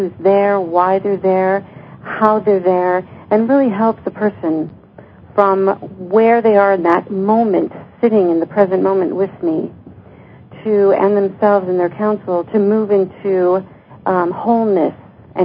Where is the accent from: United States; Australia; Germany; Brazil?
Brazil; English is a second language; I'm from Brazil